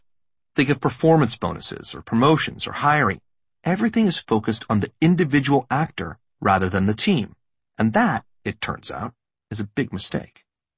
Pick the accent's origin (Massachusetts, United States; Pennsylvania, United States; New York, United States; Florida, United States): Massachusetts, United States; Boston; I grew up near Boston and live there now.